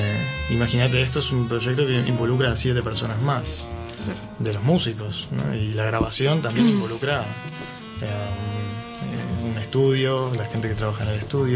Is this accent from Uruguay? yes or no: yes; Uruguay; also born or lived in Argentina; now in Barcelona, Spain; yo soy de Uruguay. Empecé a estudiar allá en Uruguay. Y luego me fui a Argentina. Hice una carrera en Argentina de saxofón. Y finalmente terminé llegando aquí a Barcelona.